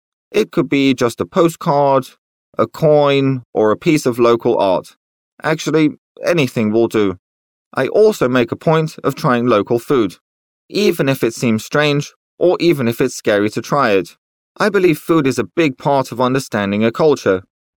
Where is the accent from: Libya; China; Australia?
China; Shanghai; Well, I grew up in Shanghai, China, in a very busy neighborhood, as my parents worked there for an international company.